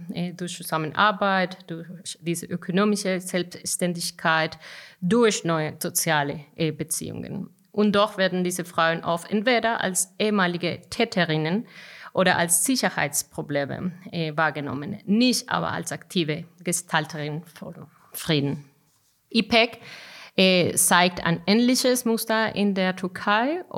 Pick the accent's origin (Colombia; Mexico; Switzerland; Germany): Colombia; Ich komme selbst aus Kolumbien.